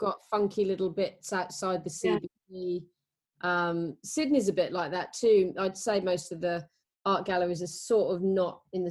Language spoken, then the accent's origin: English; Stroud, South West England, United Kingdom; I'm from Stroud, near Gloucester.